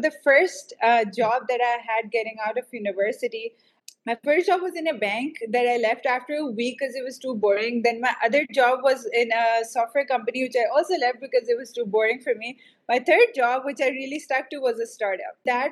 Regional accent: Pakistan; growing up in Pakistan.

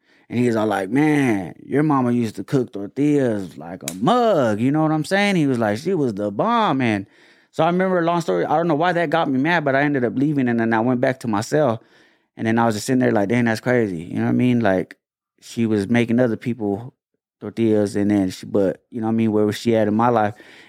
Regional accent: Florence, Arizona, United States; born there; I was born in Florence, Arizona.

